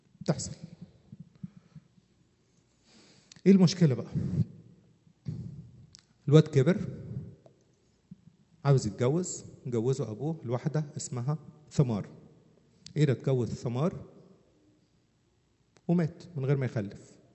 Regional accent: Upper Egypt, Egypt; وش عندنا في الصعيد بيقولوا فجر، واحدة فجرية، فقرية، معلش أنا صعيدي

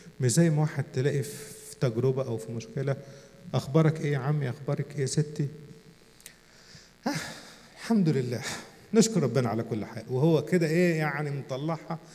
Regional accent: Upper Egypt, Egypt; عندنا في الصعيد مشهورة زراعة النخيل.

